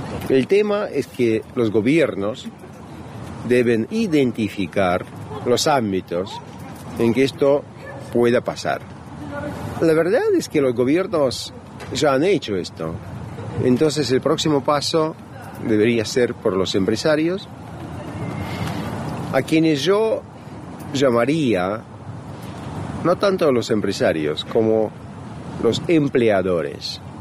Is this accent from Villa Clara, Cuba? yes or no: no; Havana, Cuba; born there; also born or lived in Uruguay; Bueno, muy entre comillas soy un cubano, porque, bueno, nací técnicamente en La Habana.